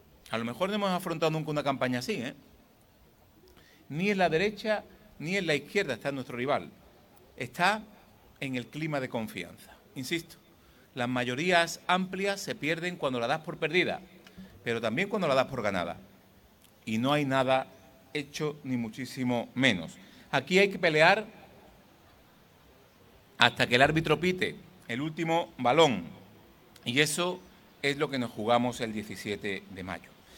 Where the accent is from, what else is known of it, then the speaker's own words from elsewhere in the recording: Andalusia, Spain; nos jugamos sobre todo una cosa, el orgullo de seguir siendo andaluces